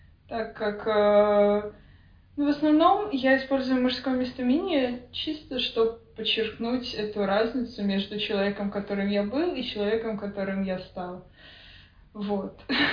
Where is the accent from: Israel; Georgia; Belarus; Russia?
Belarus; Brest, Brest Region; now in Vilnius, Lithuania; Я из Белоруссии. Родился и прожил большую часть своей жизни в Бресте, но на данный момент я нахожусь в Вильнюсе, так как обучаюсь здесь.